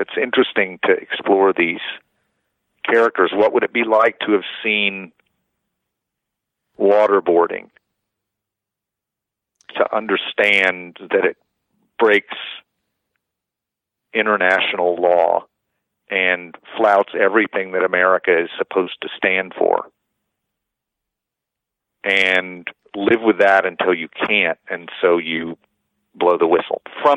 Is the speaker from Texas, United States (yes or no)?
no; Oklahoma, United States; But since I have this name and I'm from Oklahoma and I play these roles